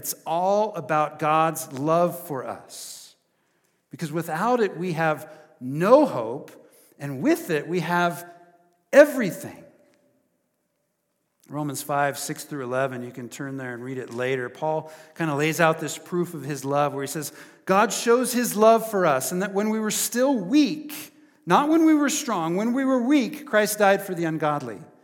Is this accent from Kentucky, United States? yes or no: no; Prineville, Oregon, United States; Well, I'm from Prineville.